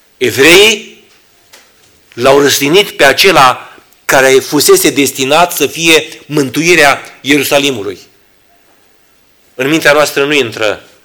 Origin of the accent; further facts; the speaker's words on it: Romania; Iar noi ca și români avem înjurături și drăcuieli care îl bagă pe Dumnezeu în ecuație cum nu poți explica.